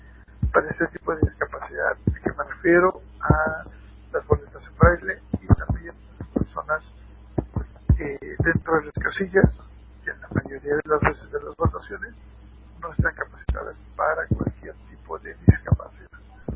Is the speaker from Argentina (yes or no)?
no; Hidalgo, Mexico; Soy de Estado Hidalgo.